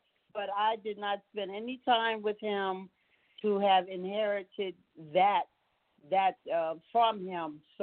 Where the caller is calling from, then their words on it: Bear, Delaware, United States; I'm calling from Bear, Delaware.